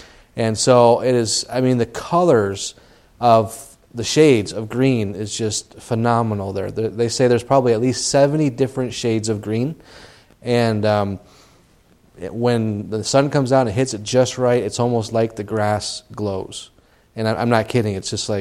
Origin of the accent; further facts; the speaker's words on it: United States; accent: American; now in Ireland; as you noticed, I don't have a thick Irish brogue, for some reason, Lord kept me to have my American accent. And so whenever I start talking to anybody, immediately they know I'm an American.